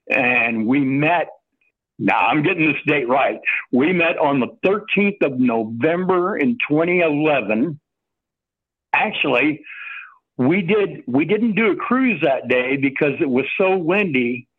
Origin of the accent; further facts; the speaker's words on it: Versailles, Missouri, United States; I grew up here in Versailles.